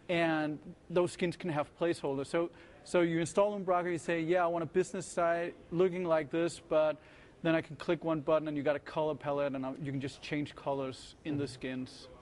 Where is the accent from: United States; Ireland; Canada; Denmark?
Denmark; Copenhagen, Capital Region of Denmark; I come from Copenhagen, Denmark.